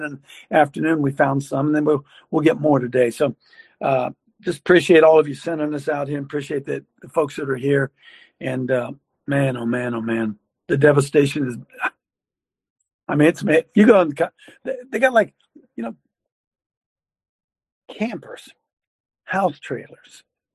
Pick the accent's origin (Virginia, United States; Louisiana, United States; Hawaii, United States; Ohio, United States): Ohio, United States; this is the first time in my home state really I've had the opportunity to do that.